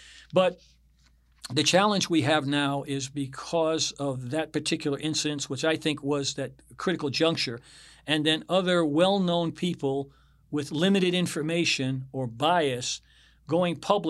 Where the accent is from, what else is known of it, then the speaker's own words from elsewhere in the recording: United States; It comes down to, I'm an American. I can do what I want.